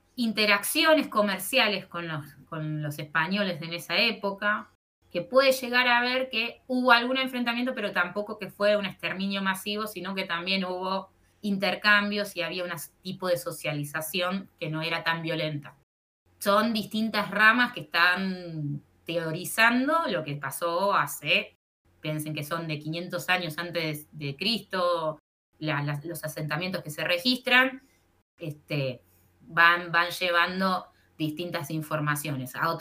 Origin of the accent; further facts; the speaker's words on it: Buenos Aires, Argentina; born there; moved away as an adult; now in Ongamira, Argentina; Tengo años de vivir acá, pero no. Soy nacida en Capital Federal, en Cava. Desde el 2005 me vine a la provincia de Córdoba, después en el 2008 viví acá en Capilla y en el 2009 ya estoy en Ongamira.